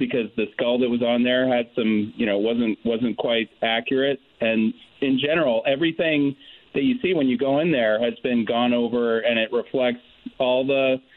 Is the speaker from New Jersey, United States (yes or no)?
no; Connecticut, United States; I'm not making this up, but I grew up in Connecticut, too.